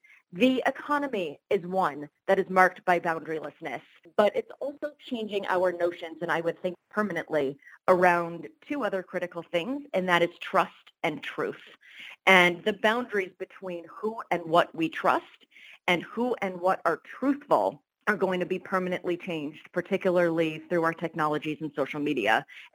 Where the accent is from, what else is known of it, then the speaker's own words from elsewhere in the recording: Rochester, New York, United States; And we made a family move and a decision not to live in New York and move to my hometown of Rochester.